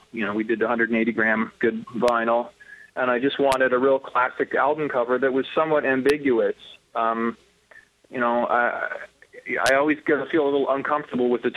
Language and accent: English; United States; I'm an American. I live in Southern California.